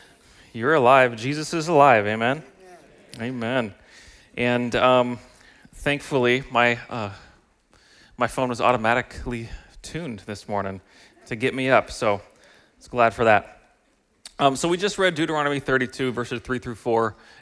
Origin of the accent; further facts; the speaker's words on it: Seattle, Washington, United States; also born or lived in Idaho, United States; I grew up in the Pacific Northwest. My family, we lived in Seattle, or just south of Seattle, for most of my childhood. A view of the Olympics. It's beautiful, and the Cascades and Mount Rainier. And then we moved to southern Idaho